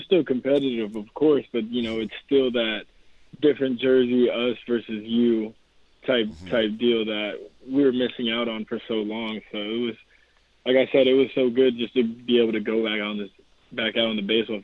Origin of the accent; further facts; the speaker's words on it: Florida, United States; which was Miami, just because I'm from Florida